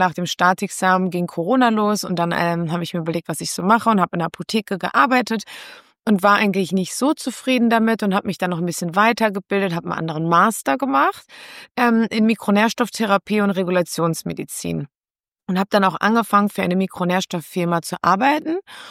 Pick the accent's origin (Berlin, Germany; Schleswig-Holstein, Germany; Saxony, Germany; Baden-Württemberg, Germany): Berlin, Germany; ich komme aus Berlin, ich bin hier geboren